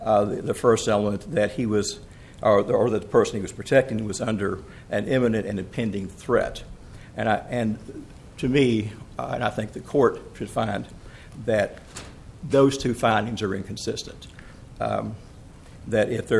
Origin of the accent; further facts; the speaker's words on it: Little Rock, Arkansas, United States; I'm an attorney from Little Rock.